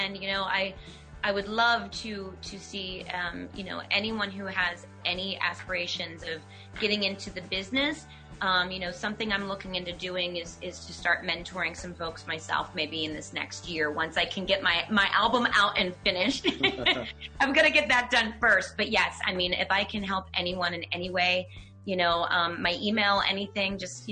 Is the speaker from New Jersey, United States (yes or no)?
no; Pennsylvania, United States; they're from my hometown, MI. And so now I'm in a book with them.